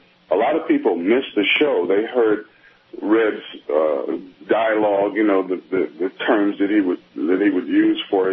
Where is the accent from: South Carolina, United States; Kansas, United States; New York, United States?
New York, United States; And we had just returned from New York City. I grew up in New York